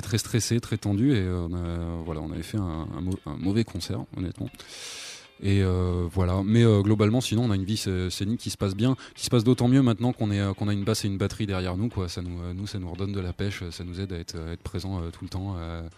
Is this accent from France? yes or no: yes; Les Deux Alpes, Auvergne-Rhône-Alpes, France; un concert qu'on avait fait chez moi, aux Deux Alpes, dans une grande salle